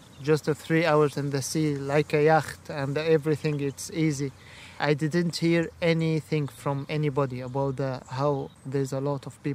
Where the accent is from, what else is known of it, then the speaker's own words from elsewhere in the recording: Damascus, Rif Dimashq, Syria; now in Ireland; I'm from Damascus. I like my old life.